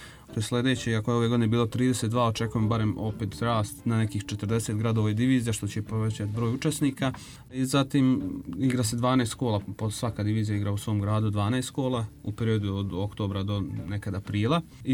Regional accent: Brčko, Brčko District, Bosnia & Herzegovina; mi iz Brčkog smo povukli najviše što se tiče same organizacije, promocije, marketinga, saradnje, komunikacije i sve ostalo

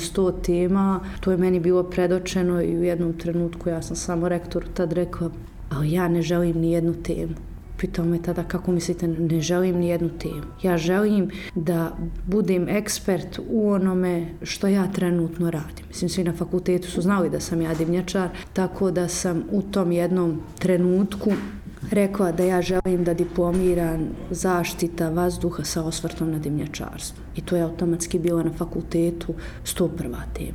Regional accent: Brčko, Brčko District, Bosnia & Herzegovina; dolazim iz Brčkog, zaposlenica vlade Brčkog distrikta na poziciji referenta za romska pitanja u obrazovanju pri pedagoškoj instituciji i, ko što bih rekao, ponosna sam eto i što sam Romkinja

